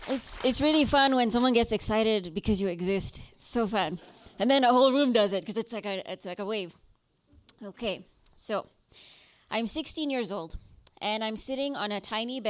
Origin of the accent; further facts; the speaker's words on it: Kenya; I'm Indian. I'm from Kenya, so equatorial countries